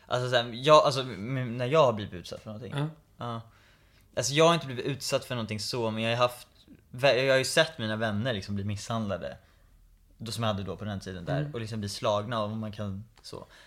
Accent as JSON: {"language": "Swedish", "town": "Stockholm", "region": "Stockholm County", "country": "Sweden", "tie": "born or raised there", "said": "jag föddes i Stockholm. Bor i Stockholm. Och där började min start i livet. Flyttade till Skarpnäck. Växte upp där. Orten."}